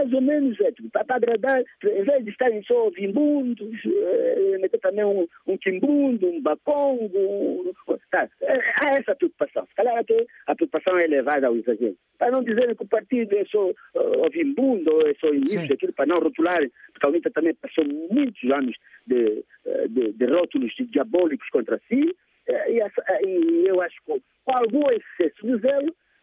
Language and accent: Portuguese; Catete, Luanda, Angola; Eu sou de Catete, da terra da Agostinete e da maioria, de grande parte dos dirigentes de prova do MPLA.